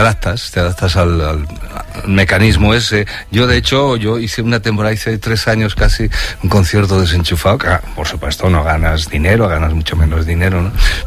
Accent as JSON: {"language": "Spanish", "region": "Asturias", "country": "Spain", "tie": "born or raised there", "said": "Yo fui a recoger en Asturias, me dan muchos premios, uno que me dieron, en mi pueblo además"}